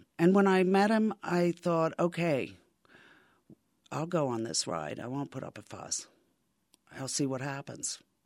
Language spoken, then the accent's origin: English; Paris, Île-de-France, France; Maybe because I grew up in Paris and my parents had a lot of theater friends